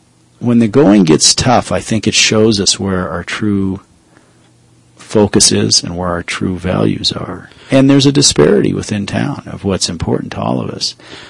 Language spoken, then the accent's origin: English; Minnesota, United States; now in Utah, United States; When I came from Minnesota and first moved to Utah and saw that, it blew my mind.